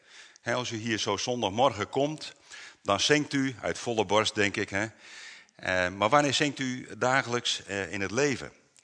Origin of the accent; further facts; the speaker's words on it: Apeldoorn, Gelderland, Netherlands; Ik kom uit Apeldoorn, vanmorgen vroeg vertrokken.